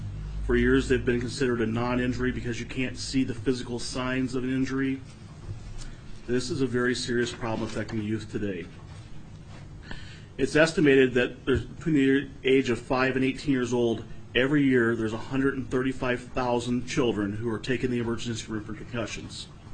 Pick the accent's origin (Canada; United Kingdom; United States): United States; Fairbanks, Alaska; I'm from Fairbanks.